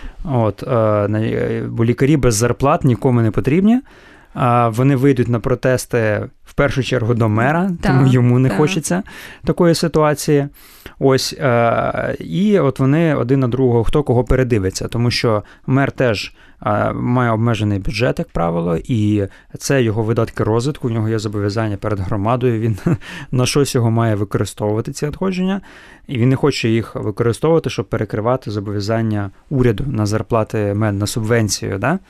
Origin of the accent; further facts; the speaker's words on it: Zhytomyr, Zhytomyr Oblast, Ukraine; Я сам з Житомира, я розумію, це люди страшні.